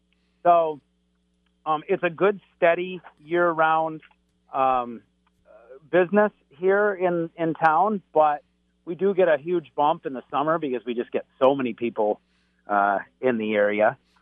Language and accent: English; Flushing, Michigan, United States; I grew up in Flushing, west of Flint, and have been, I've been coming up to Lake Ann all my life